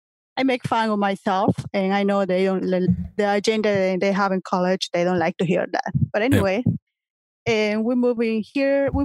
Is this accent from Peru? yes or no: yes; Peru; now in United States; Well, I'm originally from Peru, and I'm pretty new in the country. We moved back in 2016.